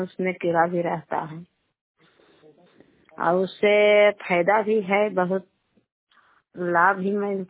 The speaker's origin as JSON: {"language": "Hindi", "town": "Nawada", "region": "Bihar", "country": "India", "said": "नवादा जिला के रहने वाला हूँ।"}